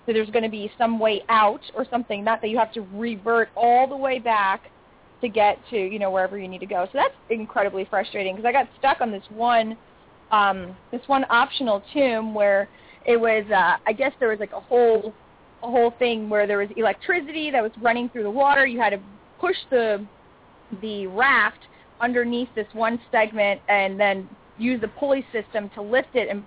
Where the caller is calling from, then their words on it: New York City, New York, United States; I'm calling in from New York, so it's currently 1 a.m. over here.